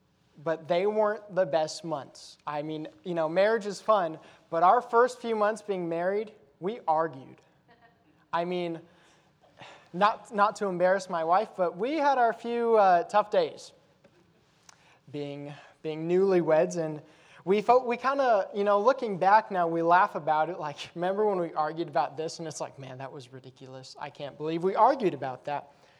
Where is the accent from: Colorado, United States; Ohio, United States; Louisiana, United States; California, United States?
Colorado, United States; For instance, I'm from Colorado, my wife's from Michigan.